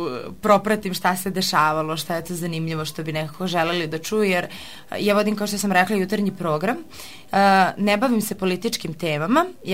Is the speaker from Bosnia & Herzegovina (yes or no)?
no; Kraljevo, Šumadija and Western Serbia, Serbia; now in Kosovska Mitrovica; ja i obzirom da nisam iz Kosovske Mitrovice, iz Kraljeva sam, ovde stanujem u studentskom domu